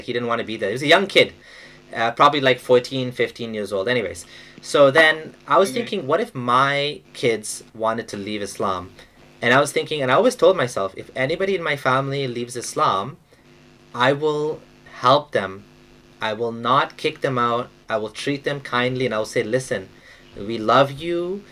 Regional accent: Kenya; but we're not from Pakistan, we're from Kenya. We grew up in Kenya. My parents were born in Kenya. My grandparents were born in Kenya. So we were in Kenya.

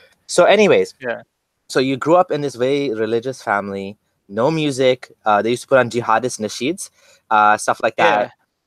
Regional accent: Kenya; My mom was Sunni Muslim. My dad was Ismaili, but they had no issues with like we grew up in Kenya and it was very easygoing for us.

